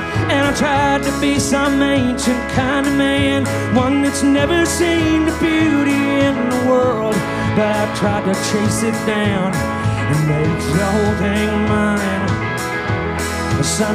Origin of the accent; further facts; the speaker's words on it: Muscle Shoals, Alabama, United States; I'm from Muscle Shoals, Alabama, and thank you. That's a good place to be from.